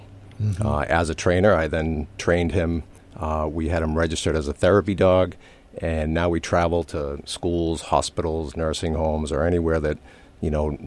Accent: Weymouth, Massachusetts, United States; So I'm originally from Weymouth, graduated from Weymouth South High School in 1988

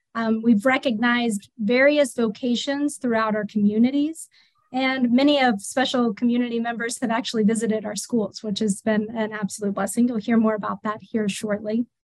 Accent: North Carolina, United States; I am one of two assistant superintendents who's had the absolute joy and blessing of growing up in the Diocese of Charlotte.

